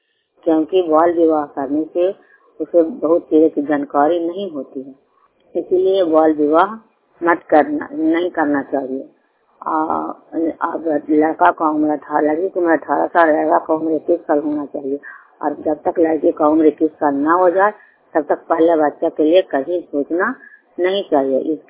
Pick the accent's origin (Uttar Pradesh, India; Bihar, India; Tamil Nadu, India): Bihar, India; Anantpur; ग्राम Anantapur post Madhopur थाना संधि लरंदा का निवासी हूँ।